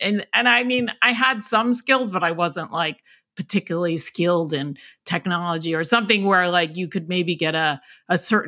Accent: New Jersey, United States; shout out to my Jersey people, Jersey Shore, you know, a lot of great memories of growing up in New Jersey.

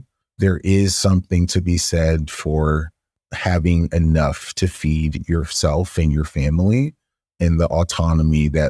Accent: Atlanta, Georgia, United States; growing up in Atlanta, you know, that I came into much contact

